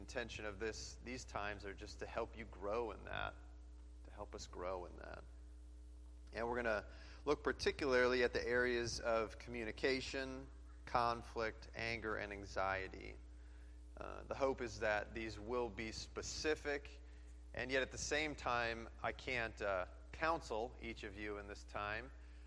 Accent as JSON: {"language": "English", "region": "Minnesota", "country": "United States", "tie": "born or raised there", "also_born_or_lived": "Wisconsin", "said": "I'm from Minnesota, born and raised here. I lived for a little while in Tennessee, pursuing music and some dreams down there. It was short-lived. I moved back to Minnesota, and then I moved out to Wisconsin, where I lived for about 7 years."}